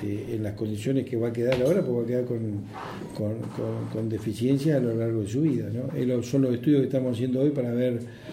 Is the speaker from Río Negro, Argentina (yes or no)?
yes; Maquinchao, Río Negro, Argentina; Yo, por ejemplo, soy nacido y criado en Maquinchao.